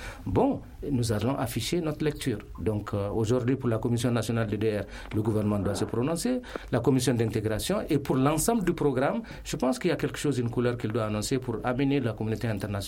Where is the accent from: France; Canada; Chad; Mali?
Mali; Nous sommes tous des Maliens